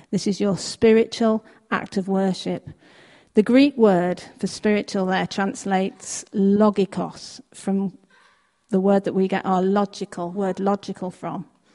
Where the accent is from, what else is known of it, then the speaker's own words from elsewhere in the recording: Yorkshire and the Humber, United Kingdom; accent: Yorkshire; Well, I feel like I have to talk in a Yorkshire accent now, having been introduced as a Yorkshire woman.